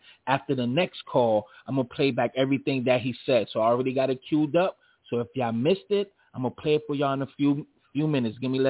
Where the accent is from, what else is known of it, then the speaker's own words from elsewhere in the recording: New York, United States; Well, I'll say I have to, because I'm a New Yorker.